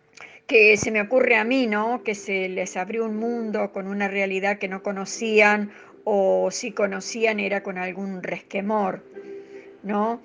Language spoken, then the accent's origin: Spanish; Argentina; que vivimos como argentinos